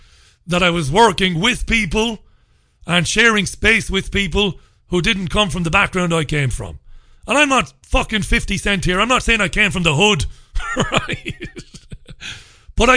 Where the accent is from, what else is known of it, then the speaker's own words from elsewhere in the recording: Waterford, Munster, Ireland; I come from Ballybeg in Waterford City, which is a working class housing estate. Priory Lawn I was brought up in.